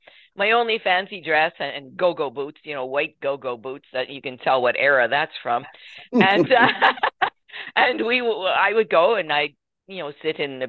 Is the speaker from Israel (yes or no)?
no; Insinger, Saskatchewan, Canada; growing up in Insinger, Saskatchewan, Canada, on the prairies. Our hamlet had 150 people in it or something like that. Very tiny, tiny, right?